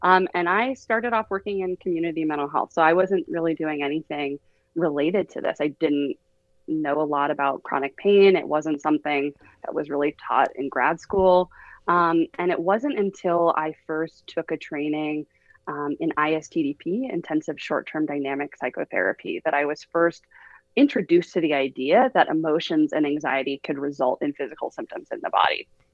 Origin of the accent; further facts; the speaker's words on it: Pasadena, California, United States; Yeah, I'm from the Pasadena area, actually. And I went to college in New York, in Poughkeepsie, New York.